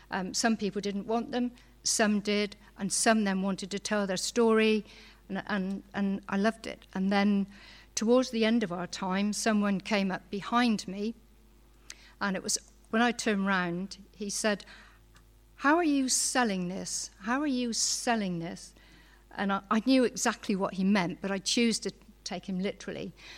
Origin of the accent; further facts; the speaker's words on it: Midsomer Norton, South West England, United Kingdom; I was born and brought up in Midsummer Norton with my mum and dad and two brothers.